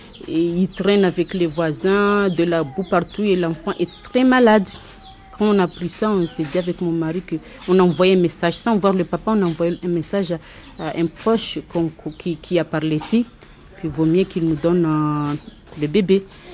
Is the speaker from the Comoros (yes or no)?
yes; Comoros; moved away; Je suis comorienne. Ici, je suis venue en tant que réfugiée depuis 2016 que je suis ici.